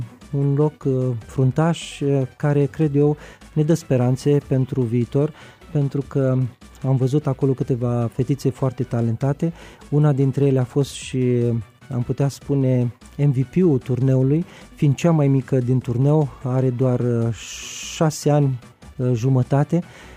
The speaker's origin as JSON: {"language": "Romanian", "country": "Romania", "said": "noi ca și români cred că ne-am obișnuit"}